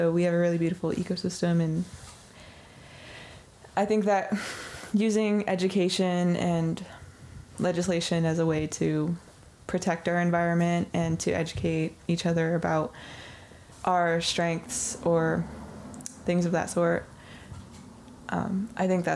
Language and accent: English; Washington, United States; I am from the Lummi Nation. I am from Kwajalleep, which is part of the Hwasanich Nation on Vancouver Island.